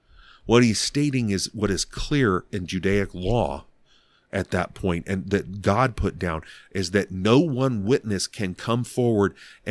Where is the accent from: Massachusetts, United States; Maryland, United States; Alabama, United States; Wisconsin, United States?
Alabama, United States; born there; that'd be like somebody calling me a redneck because I was born in Alabama.